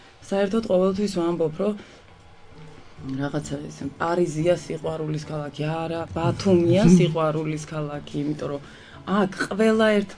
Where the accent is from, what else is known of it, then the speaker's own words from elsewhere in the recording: Ozurgeti, Guria, Georgia; now in Batumi, Georgia; მე გახლა ვართ ოზურგეთში დაბადებული და გაზრდილი, ჯუმბერდუნდუასთან გავიზარდე და მე გადავწყვიტეთ, რომ ბათუმში წამოსულიყავი